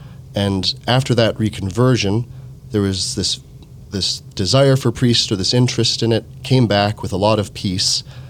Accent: West St. Paul, Minnesota, United States; So I grew up, I'm used to saying I grew up in West St. Paul, but recently my mom corrected me. She goes, you grew up on the west side, which is different.

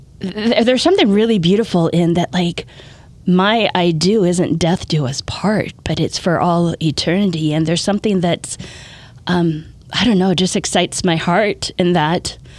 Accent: Nebraska, United States; now in Minnesota, United States; So I'm not originally from Minnesota. I grew up in Nebraska. But just through some of those challenges and things, like Minnesota just became home.

